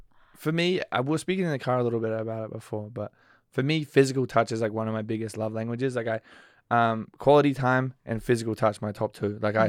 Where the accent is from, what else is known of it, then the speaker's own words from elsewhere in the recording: Australia; I feel offended because I'm Australian.